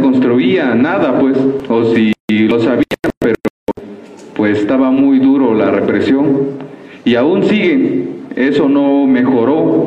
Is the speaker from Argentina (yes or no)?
no; Motocintla, Chiapas, Mexico; que de por sí aquí en Chiapas venimos de Motocintla, Chiapas, México.